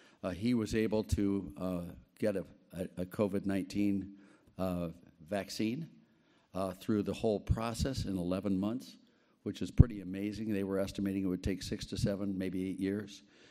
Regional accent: Nashville, Tennessee, United States; I don't know this area of New York. I'm from Nashville.

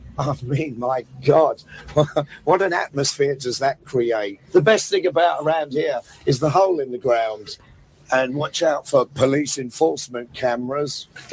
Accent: London, United Kingdom; I know that because I'm Irish. I mean, I grew up like Irish immigrant parents, you know, in a heavy Jamaican, Irish, Greek, Turkish, multi-mixture race called Arsenal, Finsbury Park.

